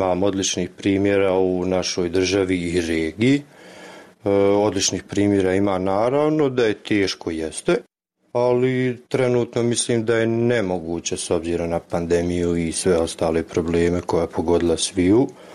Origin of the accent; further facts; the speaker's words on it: Jajce, Federation of Bosnia and Herzegovina, Bosnia & Herzegovina; Bio je u planu festival neki kod nas na Tvrđavi u Jajcu